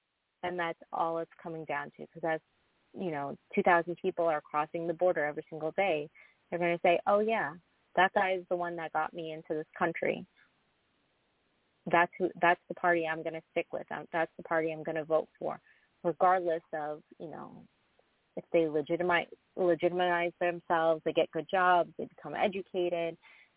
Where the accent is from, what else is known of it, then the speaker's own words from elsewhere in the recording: Florida, United States; I mean, I grew up down in Florida.